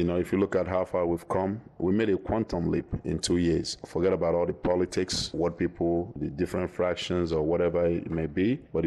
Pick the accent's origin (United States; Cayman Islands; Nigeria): Nigeria; being that, you know, I'm a Nigerian, knowing that we have to make sacrifices from every angle to move this game forward